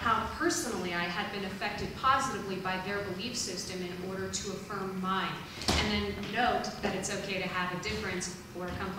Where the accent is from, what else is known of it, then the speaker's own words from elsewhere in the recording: United States; And I'm Native American, so, you know, kind of weird.